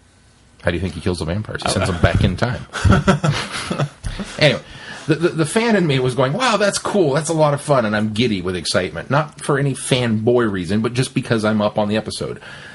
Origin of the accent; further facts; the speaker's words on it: Kansas, United States; there may be a grain of salt that needs to be taken with this from the standpoint that we're from Kansas.